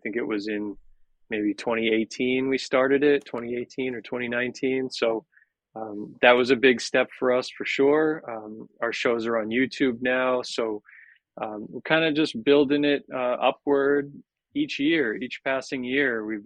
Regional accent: Long Island, New York, United States; I'm from Long Island.

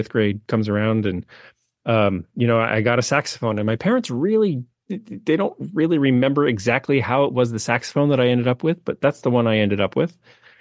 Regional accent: Pennsylvania, United States; And then of course, you know, I grew up in Pennsylvania, but now things that you never consider when you're 18 and nobody tells you otherwise.

